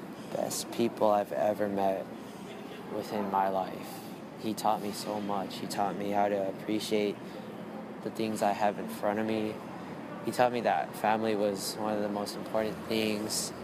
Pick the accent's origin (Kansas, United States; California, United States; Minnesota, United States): California, United States; Los Angeles; I'm from Los Angeles, California. I'm 14 years old.